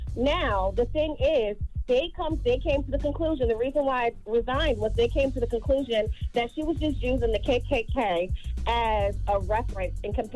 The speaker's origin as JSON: {"language": "English", "region": "New Jersey", "country": "United States", "said": "I'm the only black person who works in my job. I'm from New Jersey, so, like, I'm not used to this blatant racism."}